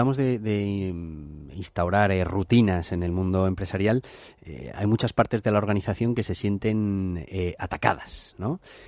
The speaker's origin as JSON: {"language": "Spanish", "country": "Spain", "said": "¿Y cómo somos los españoles"}